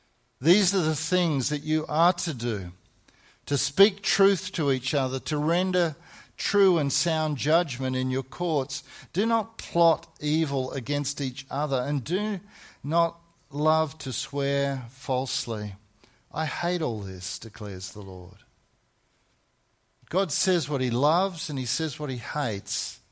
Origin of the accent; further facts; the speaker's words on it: Perth, Western Australia, Australia; Growing up in Perth in the 60s